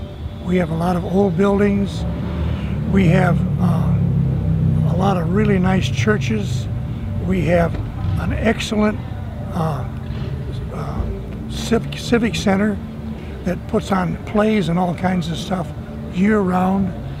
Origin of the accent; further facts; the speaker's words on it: Greenville, United States; I was born in 1938 in Greenville. I grew up in Greenville, been here most all my life. I graduated from the high school in Greenville.